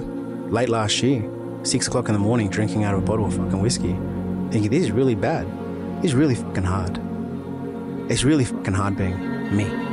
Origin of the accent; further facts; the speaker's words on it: Sydney, New South Wales, Australia; We're both from Sydney, right?